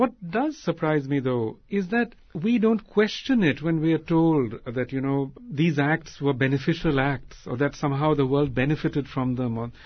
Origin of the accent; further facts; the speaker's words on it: India; And, you know, I'm from India, which was, in some sense, one of the major players in this.